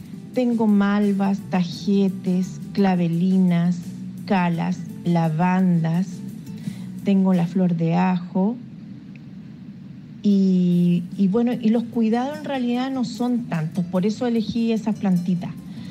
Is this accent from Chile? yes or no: yes; Lampa, Santiago Metropolitan Region, Chile; Soy de Chile, de la comuna de Lampa, región metropolitana.